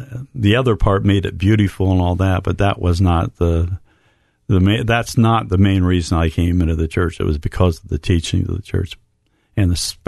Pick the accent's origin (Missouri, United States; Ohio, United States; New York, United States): Ohio, United States; that's my hometown is in Toledo Diocese. Now, it's only about an hour from my home where we lived in Columbus at the time, but it was Toledo Diocese.